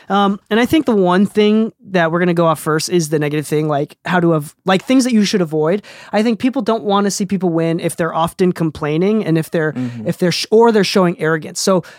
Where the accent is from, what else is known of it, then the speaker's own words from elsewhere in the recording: Okinawa, Japan; English is a second language; now in United States; I'm an indigenous, English is my second language, these are real things. I'm an immigrant. I'm an indigenous immigrant. My culture is being lost in Japan from Okinawa. You know, I am brown and look Hispanic in America, right?